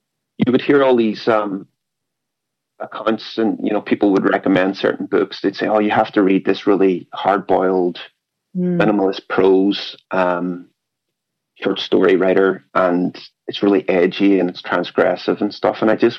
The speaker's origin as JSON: {"language": "English", "town": "Derry", "region": "Northern Ireland", "country": "United Kingdom", "tie": "born or raised there", "said": "growing up in Derry, it's a very working class place, the troubles were happening."}